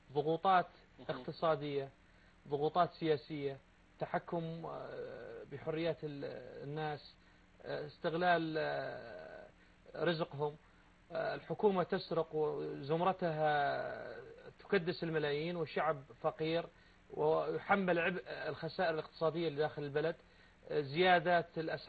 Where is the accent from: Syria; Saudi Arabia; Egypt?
Syria; وأرفع راسي كسوري قدام الناس